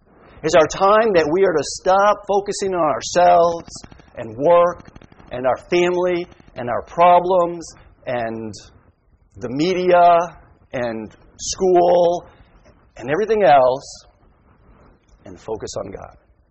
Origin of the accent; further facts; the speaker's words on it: New England, United States; For those of you who don't know, I'm from New England, and so I'm a slight sports fanatic.